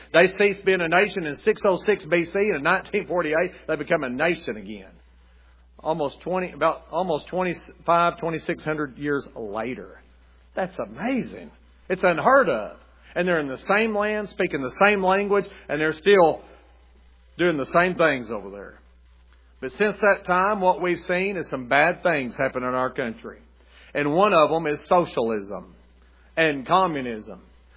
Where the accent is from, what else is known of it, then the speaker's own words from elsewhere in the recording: United States; I'm just telling you that I'm an American. I'm thankful for our way of life.